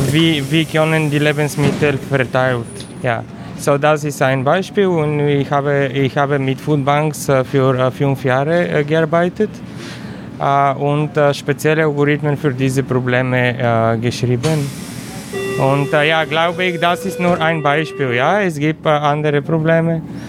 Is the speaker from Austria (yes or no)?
no; Bulgaria; German is a second language; now in Berlin, Germany; ich komme aus Bulgarien. Ich arbeite in der TU Berlin für 4 Jahre.